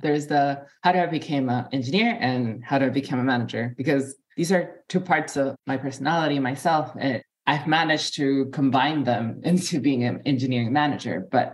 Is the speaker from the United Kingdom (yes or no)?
no; Puerto Rico; I was born and raised in Puerto Rico. So for me, being Latina